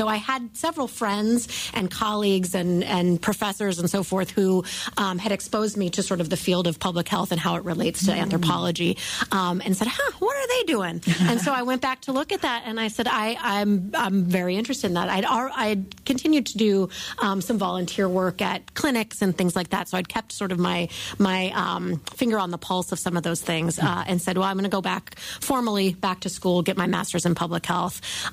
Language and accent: English; Virginia, United States; also born or lived in North Carolina / New York City; But I was not from North Carolina. I was from Virginia. So I came to North Carolina for those 4 years. I graduated. I went to New York City at that time